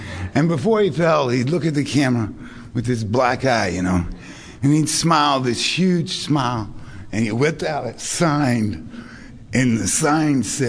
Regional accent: Beaumont, Texas, United States; I'm from Beaumont, Texas, originally. Beaumont is 90 miles east of Houston. It's about 5 miles west of Louisiana state line.

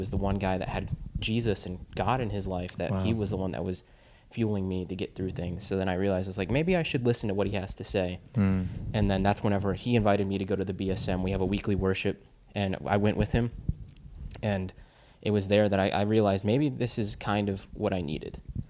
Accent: Texas, United States; Yeah, we're coming from Texas. We're not from the same spot, same universities, but we're college students coming from Texas.

